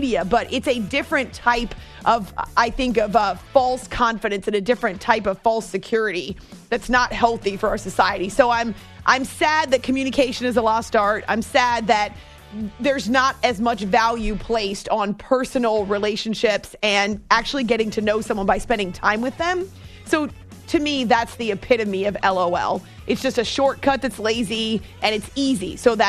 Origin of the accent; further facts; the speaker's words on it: Concord, New Hampshire, United States; Plus, it's like in my backyard where I grew up in Concord, New Hampshire.